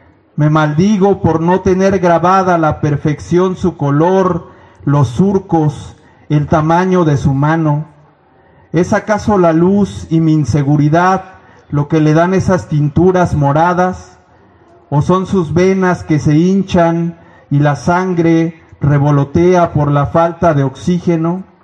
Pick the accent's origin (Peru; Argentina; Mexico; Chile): Mexico; Iztapalapa, Mexico City; vengo de la comunidad de Xochitlanesi, que es una comunidad que se encuentra en Iztapalapa, la Iztapalapa insumisa, sin agua para el mundo. Es una comunidad de más de 100 familias